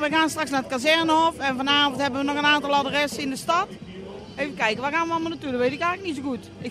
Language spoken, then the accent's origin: Dutch; Tilburg, North Brabant, Netherlands; Wij komen uit Tilburg, ja.